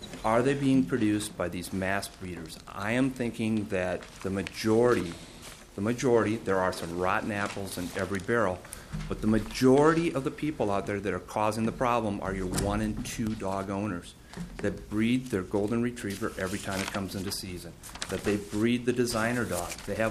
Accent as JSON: {"language": "English", "town": "Brainerd", "region": "Minnesota", "country": "United States", "said": "from Brainerd, Minnesota."}